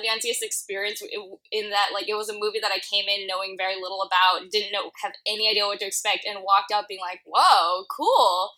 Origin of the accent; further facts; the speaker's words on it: California, United States; I know I'm mostly from Silicon Valley, so I wasn't sure